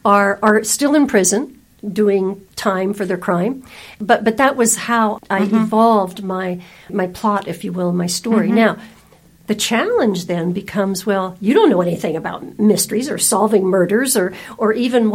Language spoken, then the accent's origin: English; East Coast, United States; moved away as an adult; now in California, United States; And I came from the East Coast and got married and moved to California.